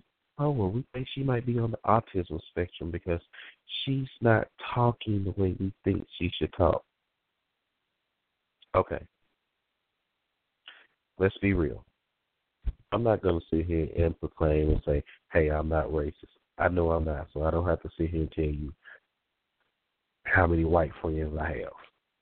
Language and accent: English; Arkansas, United States; Now, related to my home state of Arkansas